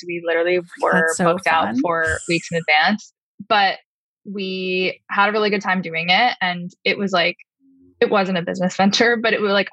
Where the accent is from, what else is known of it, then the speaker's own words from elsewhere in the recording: New York, United States; I grew up on Long Island.